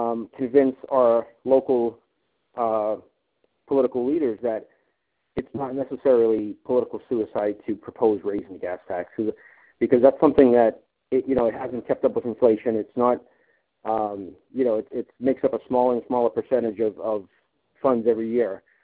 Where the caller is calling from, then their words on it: Boston, Massachusetts, United States; I'm calling from Boston.